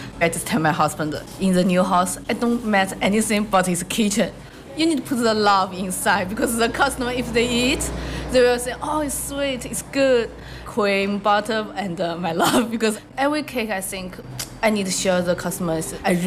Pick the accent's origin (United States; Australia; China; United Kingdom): China; South China; English is a second language; My hometown is south of China, it's near the Thailand. We have a lot of fruit.